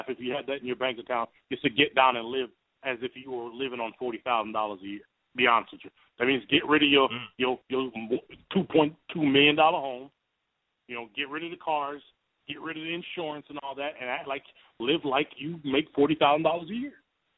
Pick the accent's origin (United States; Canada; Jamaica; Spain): Jamaica; my tough times growing up in Jamaica and all that.